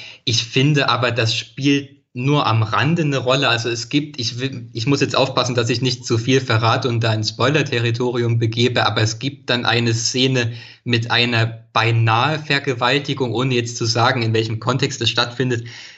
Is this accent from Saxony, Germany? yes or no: yes; Leipzig, Saxony, Germany; ich als Leipziger habe mich sehr gefreut